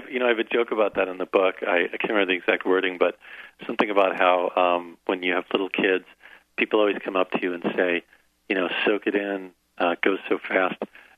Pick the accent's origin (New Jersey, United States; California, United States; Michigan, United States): New Jersey, United States; yeah, so I grew up in Jersey, and I was actually in high school. I was the number one ranked debater in New Jersey.